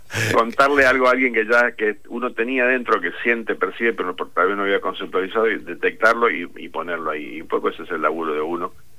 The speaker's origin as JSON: {"language": "Spanish", "town": "Rosario", "region": "Santa Fe", "country": "Argentina", "tie": "born or raised there", "said": "Yo viví en Rosario, nací en Barrio Ludueña. Que es muy barrio, es muy, digamos, ferroviario, vías, ¿viste? Inundación. Muy cero glamour."}